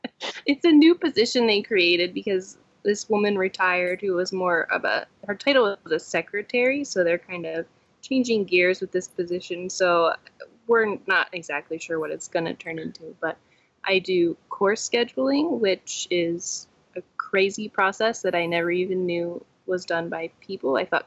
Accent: Pennsylvania, United States; Yeah, I'm from the Philadelphia suburbs, and then I went to Temple in the city.

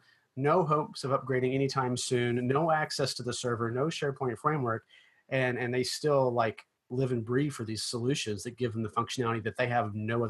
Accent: Arkansas, United States; They call it hillbilly tabs because I'm from Arkansas. I'm a hillbilly, right?

